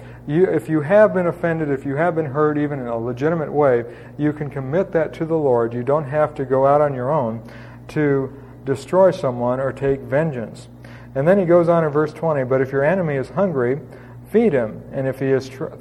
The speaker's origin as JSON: {"language": "English", "region": "Arizona", "country": "United States", "tie": "born or raised there", "said": "I don't know if it's because I grew up in Arizona or something"}